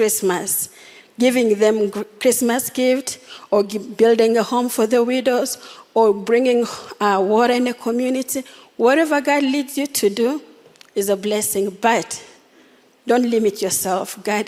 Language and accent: English; DR Congo; English is a second language; moved away as an adult; So I come from where, I come from Congo. I came here as a refugee, and then my husband and I, we came to C